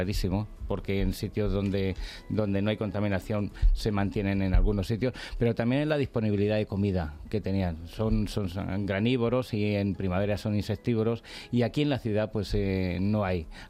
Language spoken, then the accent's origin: Spanish; Gavilanes, Castile and León, Spain; Gavilanes es un pequeño pueblecito del Valle del Tietar, en la Sierra de Gredos, la cara sur de la Sierra de Gredos, un lugar maravilloso.